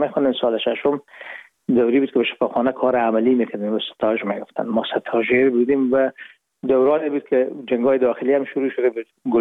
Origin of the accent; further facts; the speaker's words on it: Herat, Afghanistan; moved away as an adult; also born or lived in Pakistan; now in Hamburg, Germany; از هرات از طریق زمینی داخل مرز ایران شدیم، از مرز ایران گذشتیم و داخل پاکستان و از پاکستان و قاچقی آمدیم به آلمان.